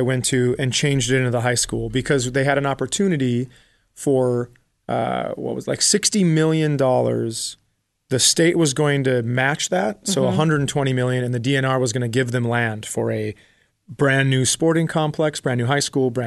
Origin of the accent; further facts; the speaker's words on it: Fergus Falls, Minnesota, United States; Same town I live in now. Oh, really? Yep. Where's that? Fergus Falls, Minnesota, it's called.